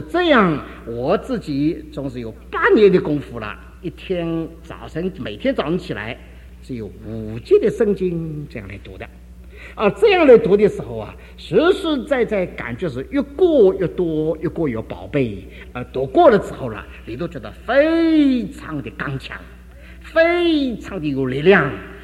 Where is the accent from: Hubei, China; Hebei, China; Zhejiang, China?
Zhejiang, China; Dinghai; now in Shanghai, China; 日本人不到达我们家乡定海，我也不会全家逃到上海，我不会逃到上海